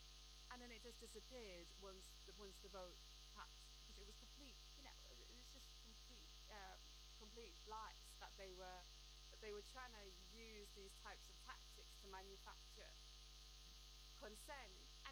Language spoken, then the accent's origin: English; United Kingdom; I am Palestinian, I am Iraqi. I was also born and raised in Britain.